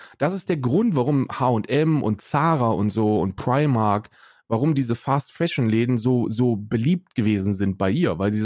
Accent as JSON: {"language": "German", "region": "Hesse", "country": "Germany", "tie": "born or raised there", "said": "also 88 geboren bin ich und in Hessen aufgewachsen"}